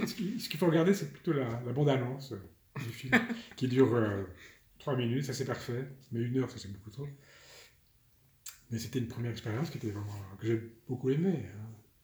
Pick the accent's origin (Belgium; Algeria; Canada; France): Algeria; Algiers, Algiers Province; born there; Je suis né à Alger, moi.